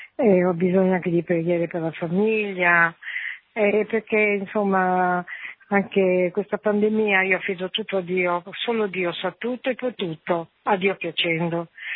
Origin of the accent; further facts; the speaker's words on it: Sardinia, Italy; noi siamo sardi, capito?